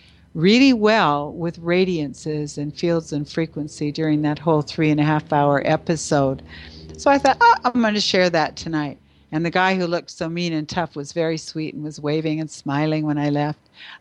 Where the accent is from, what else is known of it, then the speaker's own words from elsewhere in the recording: Canada; being a Canadian